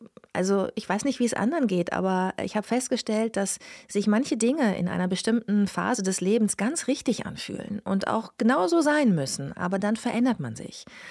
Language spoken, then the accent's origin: German; Bad Lippspringe, North Rhine-Westphalia, Germany; ich bin sehr ländlich aufgewachsen in Bad Lippspringe, einem kleinen Luftkurort am Teutoburger Wald. Und wir hatten da so ein kleines Häuschen mit einem kleinen Garten am Waldrand, mein Vater und ich.